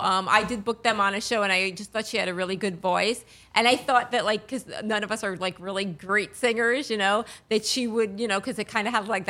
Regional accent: New York, United States; I'm from New York myself

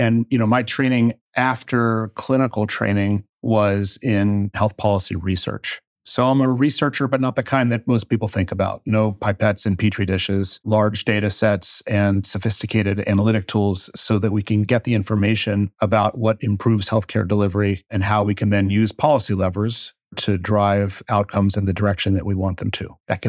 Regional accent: Pennsylvania, United States; I am from a part of Philadelphia called Delaware County, affectionately referred to as Delco by the folks that grew up there. It's an extraordinary place to grow up right outside of Philadelphia.

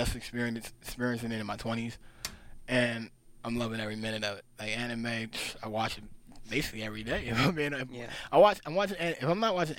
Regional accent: Baltimore, Maryland, United States; I grew up in Baltimore

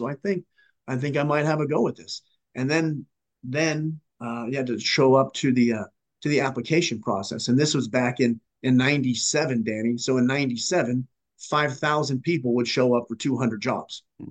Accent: Las Vegas, Nevada, United States; I was born and raised in Las Vegas. And I love the community.

